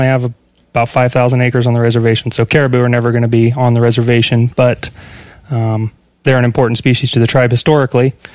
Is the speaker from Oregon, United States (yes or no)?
no; Iowa, United States; moved away as an adult; also born or lived in Washington; I grew up in Iowa, small mm-hmm. town. Kind of farm kid, went to Simpson College, got my bachelor's degree there, and moved west immediately after college, moved to Washington State